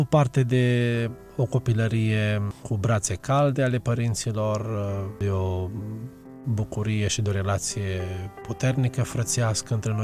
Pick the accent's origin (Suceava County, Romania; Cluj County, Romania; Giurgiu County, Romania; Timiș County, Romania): Suceava County, Romania; Dumbrăveni; born there; M-am născut la Dumbrăveni, județul Suceava, într-o familie cu 11 copii. Sunt al nouălea din familie, prin harul lui Dumnezeu. Am avut parte de doi părinți credincioși, minunați